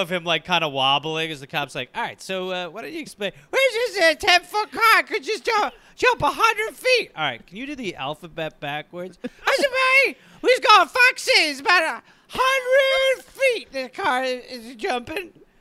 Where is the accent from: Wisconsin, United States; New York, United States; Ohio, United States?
Wisconsin, United States; Brown Deer; I'm from Brown Deer, Wisconsin.